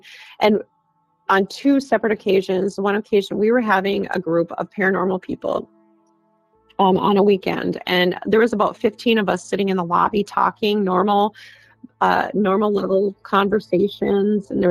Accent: Duluth, Minnesota, United States; I'm not. I'm actually from Duluth.

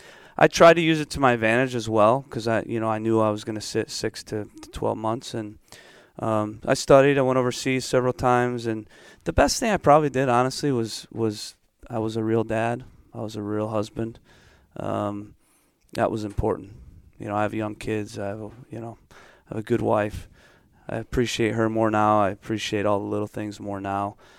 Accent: Michigan, United States; being a Midwest guy, growing up in Michigan, going to Indiana, you know, that was the club that I liked

